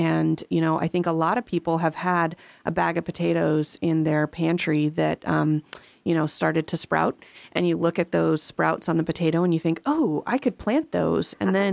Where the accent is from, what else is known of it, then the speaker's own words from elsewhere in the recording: Oregon, United States; Yeah, I grew up in Oregon. In Oregon, and every time we cross the border down into California, same thing.